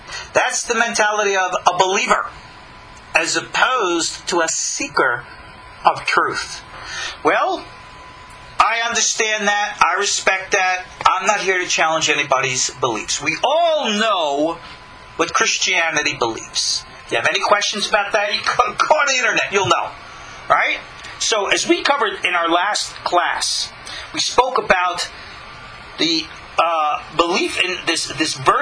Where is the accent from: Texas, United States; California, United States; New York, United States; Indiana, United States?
New York, United States; born or raised there